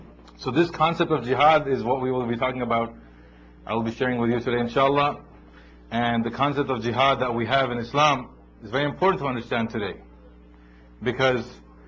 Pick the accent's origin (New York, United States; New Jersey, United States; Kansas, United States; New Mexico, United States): New Jersey, United States; I'm his cousin from New Jersey, and I'm Maulana's younger son-in-law.